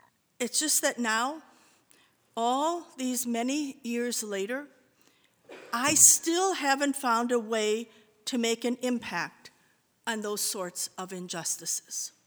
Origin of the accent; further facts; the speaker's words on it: Wisconsin, United States; Indeed, that very company, in its local expression in my little hometown in Wisconsin, helped to pay my way through college by giving me a summer job.